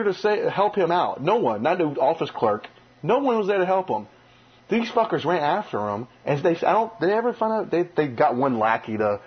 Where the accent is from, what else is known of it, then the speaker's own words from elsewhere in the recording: Independence, Louisiana, United States; I grew up in Independence, Louisiana, and she grew up in Kentwood.